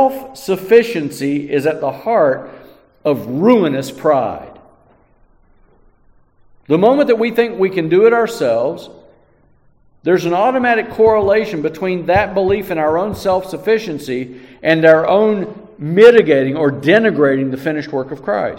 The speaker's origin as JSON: {"language": "English", "country": "United States", "said": "Because we're a free people. We're from America."}